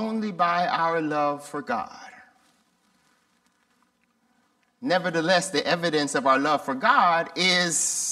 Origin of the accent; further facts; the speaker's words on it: Jamaica; now in United States; I'm an immigrant. I came to this country from Jamaica. I am a naturalized citizen.